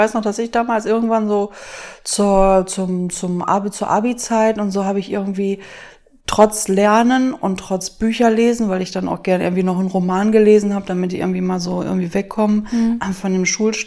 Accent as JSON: {"language": "German", "town": "Düsseldorf", "region": "North Rhine-Westphalia", "country": "Germany", "tie": "born or raised there", "said": "Die sind wahrscheinlich irgendwo noch in meiner Heimat in Düsseldorf."}